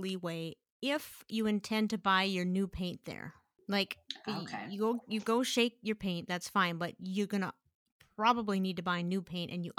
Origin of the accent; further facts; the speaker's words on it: Michigan, United States; when I was growing up in Michigan, people would go to bars and do pull tabs.